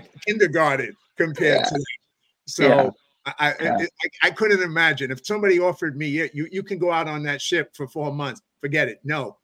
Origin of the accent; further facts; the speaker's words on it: New York, United States; now in California, United States; I'm a New Yorker in California, right?